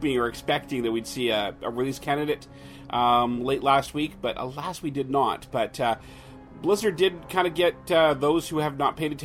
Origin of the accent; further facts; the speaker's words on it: Canada; I'm too Canadian to be a gangster.